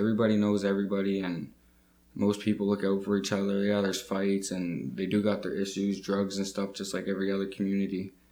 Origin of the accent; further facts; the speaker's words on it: Indian Brook, Nova Scotia, Canada; now in Toronto, Canada; I'm 23 years old, born on March 23rd, 1992. I'm originally from Indian Brook. My mom moved us off the reserve up to Ontario, where I lived in Toronto.